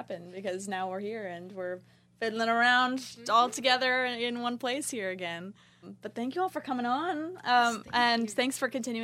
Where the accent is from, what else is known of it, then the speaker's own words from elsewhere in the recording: Kentucky, United States; to say that we're from the Bluegrass State, and This is our music, and it's so wonderful to be a part of that legacy